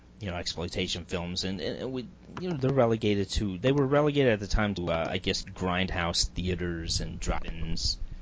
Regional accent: Canada; my roots, I'm Canadian

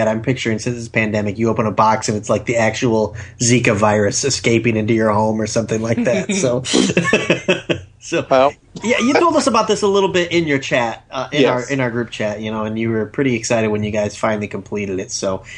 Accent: Michigan, United States; accent: Michigan; or I call it Catan, that's my Michigan accent bleeding out

